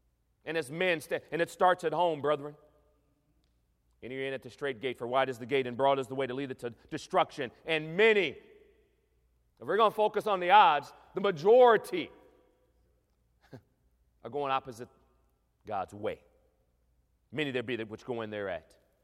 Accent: Ohio, United States; And see, I grew up in Ohio.

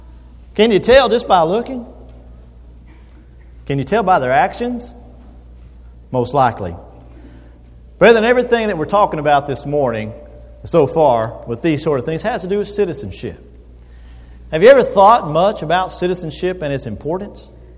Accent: United States; You know, in Paraguay, nobody thinks I'm American.

